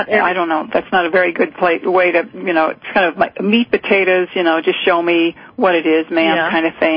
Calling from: North Carolina, United States; I'm calling

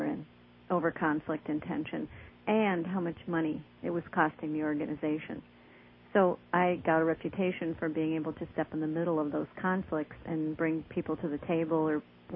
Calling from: St. Paul, Minnesota, United States; I'm calling from St. Paul, Minnesota.

